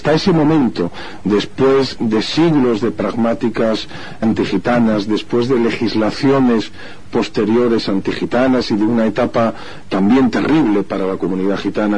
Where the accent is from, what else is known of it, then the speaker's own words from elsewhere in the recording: Spain; españoles que somos gitanos.